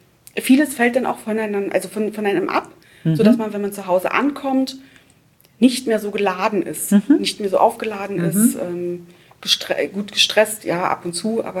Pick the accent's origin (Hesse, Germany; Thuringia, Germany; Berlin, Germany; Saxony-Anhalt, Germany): Saxony-Anhalt, Germany; ich wohne nicht in der Nähe von Braunschweig. Ich komme aus der Nähe von Magdeburg